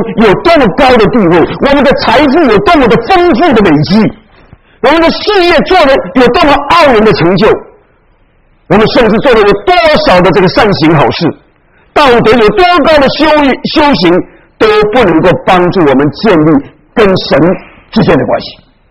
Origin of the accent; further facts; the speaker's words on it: China; 特别是我们从中国来的，我们从中国来的讲什么呢？